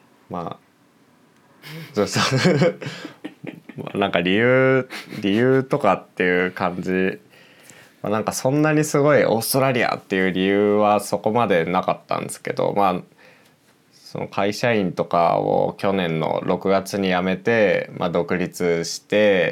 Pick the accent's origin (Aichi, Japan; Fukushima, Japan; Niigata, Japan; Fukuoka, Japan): Fukushima, Japan; also born or lived in Ibaraki; now in Tokyo, Japan; 出身は福島県と、まあ、茨城県で生まれて福島県で育ったっていう感じなんですけど、まあ、普段は今東京で働いてる26歳、この間26歳になりました。